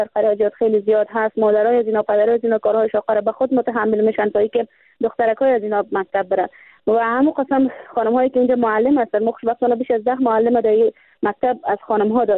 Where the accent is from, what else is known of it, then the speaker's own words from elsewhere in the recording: Afghanistan; برای مردم هم به ولسواریم قریم و به ولایتم و به کل افغانستان ما بتونم که یک حامی باشم